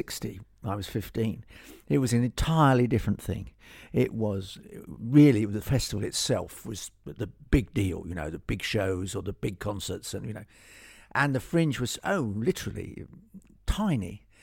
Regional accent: Scotland, United Kingdom; born there; I'm more sentimental about Glasgow because I was born near Glasgow.

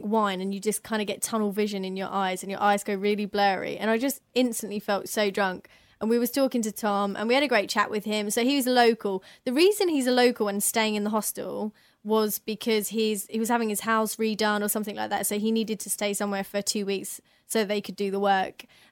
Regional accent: England, United Kingdom; Obviously, I didn't say that to her because I'm English.

